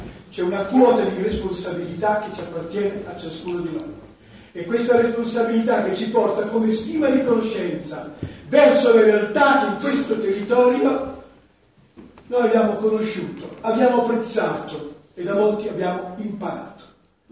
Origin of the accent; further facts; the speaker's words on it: Veneto, Italy; Io sono un Veneto e non devo spiegare perché mi è cara questa terra. Perché dalla regione dove sono nato io